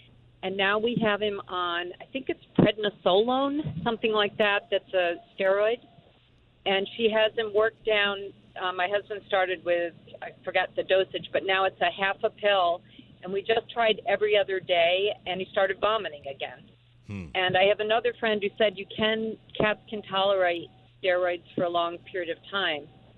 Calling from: Utica, New York, United States; I am actually calling from Utica, New York.

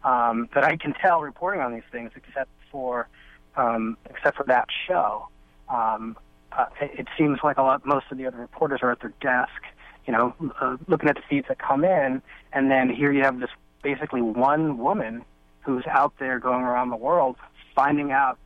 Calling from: San Francisco, California, United States; San Francisco.

